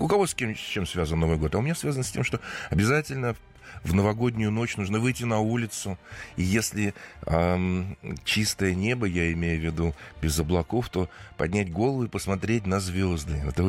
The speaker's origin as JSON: {"language": "Russian", "town": "Kaluga", "region": "Kaluga Oblast", "country": "Russia", "said": "сам я из Калуги"}